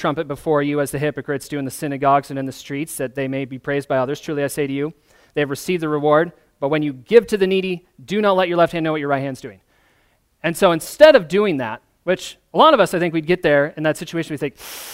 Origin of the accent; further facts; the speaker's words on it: Michigan, United States; moved away; I'm going to be buried back where I grew up. That's where my family is. I'm from Michigan, Sarah's from Illinois. We've lived here seven, almost 8 years now.